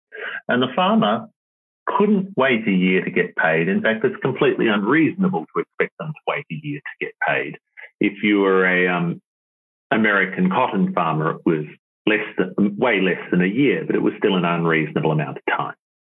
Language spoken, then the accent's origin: English; Australia; being an Australian